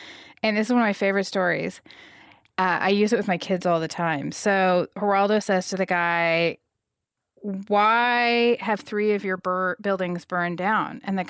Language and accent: English; Montana, United States; I got the job because I was from Montana, and I think the executive director at the time liked Montana.